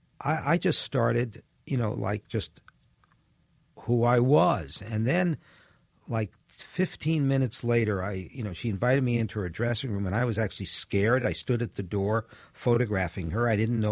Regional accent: Brooklyn, New York, United States; also born or lived in California; I was born in Brooklyn, raised, lived in California for 40 years, came back.

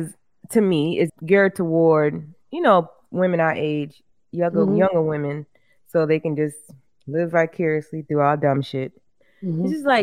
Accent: Charleston, South Carolina, United States; Like, it's, you know, I'm from Charleston, so people be extra geeky, right?

